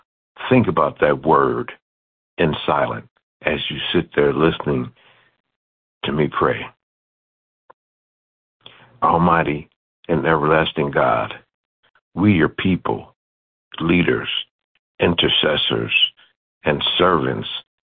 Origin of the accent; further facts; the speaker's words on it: Lincoln Heights, Ohio, United States; I come to you from Lincoln Heights, Ohio.